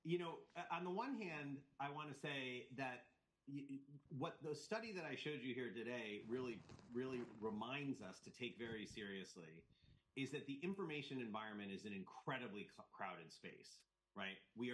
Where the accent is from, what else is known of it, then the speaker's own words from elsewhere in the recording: United States; as an American citizen, there is you can simultaneously hold two thoughts in your head